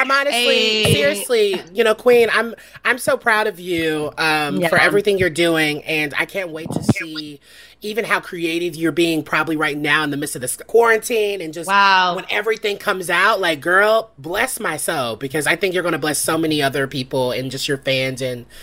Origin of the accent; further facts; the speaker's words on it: the South, United States; especially because I'm from the South.